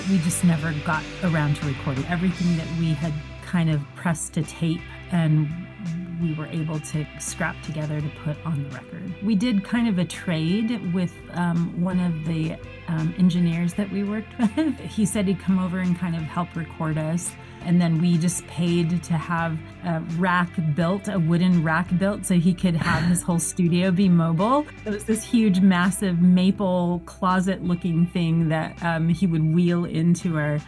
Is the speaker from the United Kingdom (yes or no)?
no; United States; we grew up in the States, so it was just kind of hard rock.